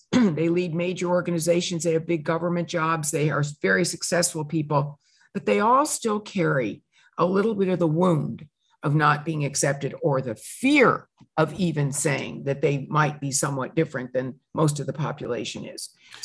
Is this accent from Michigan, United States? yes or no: no; Peoria, Illinois, United States; I grew up in Peoria, Illinois